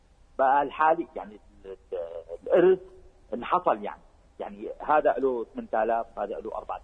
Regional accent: Syria; now in United Arab Emirates; ظروف سوريا ونحن من سوريا بتعرف، بال 2012 جينا لهون على الإمارات

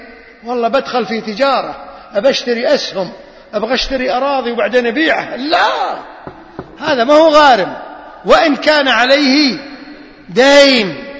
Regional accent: Kuwait; اليوم يعني ما أدري، ما يعني خاص عندنا في الكويت هنا ما أعرف

